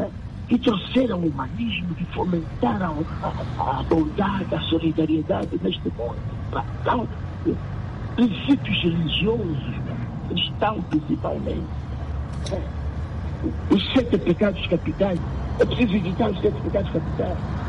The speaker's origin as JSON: {"language": "Portuguese", "country": "Angola", "said": "Nós somos angolanos, conhecemos bem que as coisas se passaram aqui no passado e agora."}